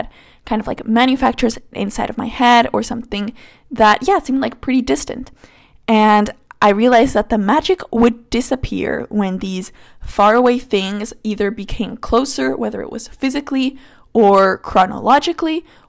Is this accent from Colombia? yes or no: yes; Colombia; And I was like, "Mister, I come from Colombia."